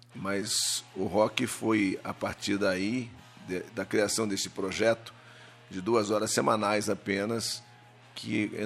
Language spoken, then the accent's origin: Portuguese; Aguaí, São Paulo, Brazil; sou natural de Aguaí, estado de São Paulo.